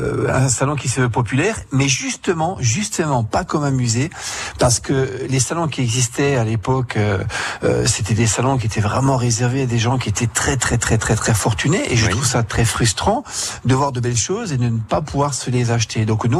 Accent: Mulhouse, Grand Est, France; nous sommes originaires de Mulhouse

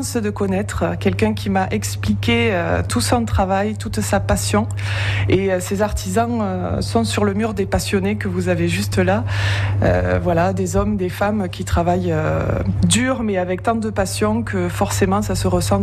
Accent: Perpignan, Occitanie, France; born there; Je suis née à Perpignan, donc comme on dit chez nous, en Catalogne Nord, c'est-à-dire côté français

